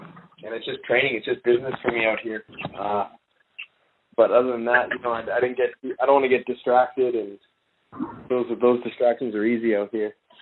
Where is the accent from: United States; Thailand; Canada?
Canada; I'm Canadian